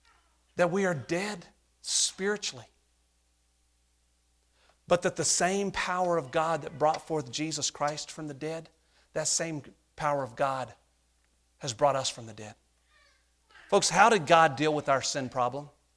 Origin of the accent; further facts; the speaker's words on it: North Carolina, United States; I'm from North Carolina. I'm from the Bible Belt. We have churches on every corner.